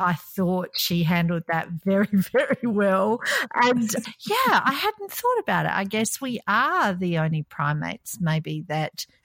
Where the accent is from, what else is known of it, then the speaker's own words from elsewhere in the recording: Australia; now in Qatar; I'm an Aussie based in Qatar